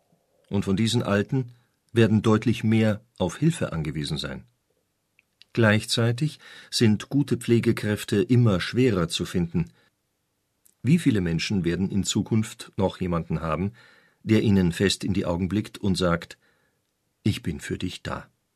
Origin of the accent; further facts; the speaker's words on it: Serbia; In Serbien, wo ich herkomme, ist es normal, dass man von der Familie gepflegt wird.